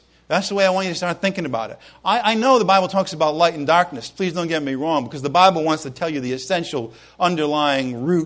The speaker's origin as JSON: {"language": "English", "region": "New England", "country": "United States", "said": "From a very young age, I had this cloud over my life because I was, as we say in New England, a wicked Catholic."}